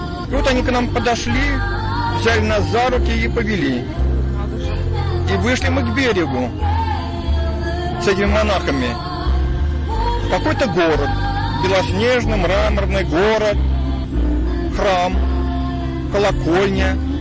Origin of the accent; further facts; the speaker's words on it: Verkhazovka, Saratov Oblast, Russia; когда я приезжаю в родное село. Это Саратовская область. Дергачевский район, село Верхазовка.